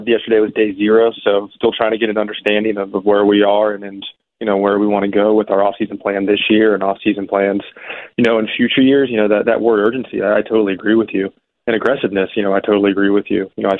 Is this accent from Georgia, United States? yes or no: yes; Atlanta, Georgia, United States; Yeah, so I grew up in Atlanta, Georgia, born in 1984.